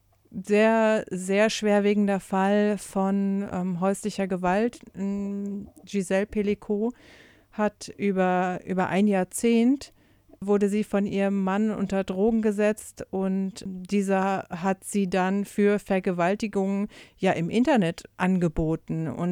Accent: Germany; also ich komme ja aus Deutschland

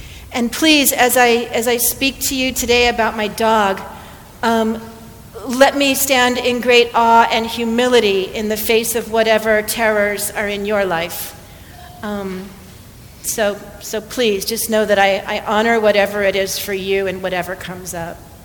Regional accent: Hawaii, United States; now in Thousand Oaks, United States; I then went to Hawaii and served in my hometown for 3 years, which is proof that you can go home again.

